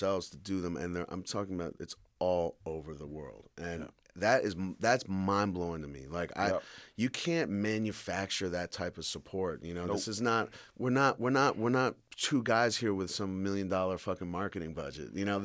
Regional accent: New York, United States; And I grew up in New York with, you know, trains covered in graffiti.

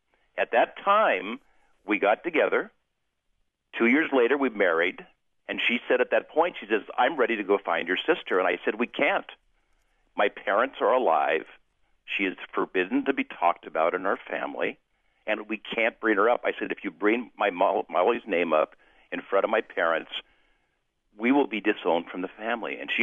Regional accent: Astoria, Oregon, United States; Because she knew my family growing up in Astoria, Oregon, up here in the Northwest.

